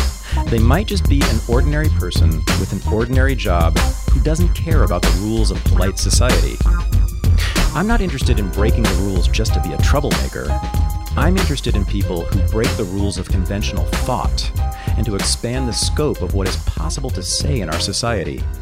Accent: San Francisco, California, United States; So a lot of people know that I moved back to the Bay Area, the San Francisco Bay Area, my hometown, a few months ago.

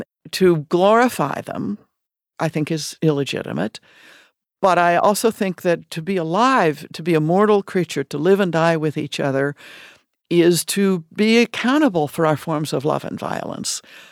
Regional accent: Colorado, United States; I grew up in Colorado, right? I am acutely aware I grew up as a young white girl on conquest territory

